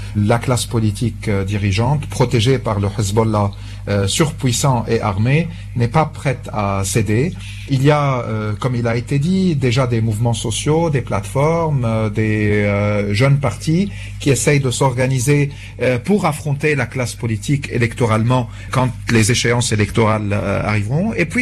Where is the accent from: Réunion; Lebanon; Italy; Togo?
Lebanon; en tant que Libanais, nous sommes confrontés à un véritable dilemme